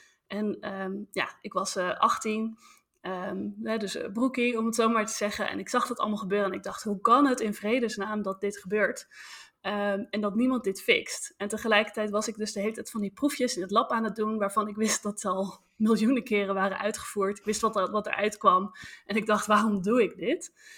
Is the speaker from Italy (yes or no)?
no; Huizen, North Holland, Netherlands; also born or lived in Amsterdam / Middelburg / Norway / Innsbruck; now in Rotterdam, Netherlands; dan ben ik opgegroeid in Huizen. Dat ligt in het Gooi. Daarna heb ik in Amsterdam gewoond, Middelburg, in Noorwegen, in Innsbruck, in Oostenrijk. En nu ondertussen alweer een hele tijd in Rotterdam.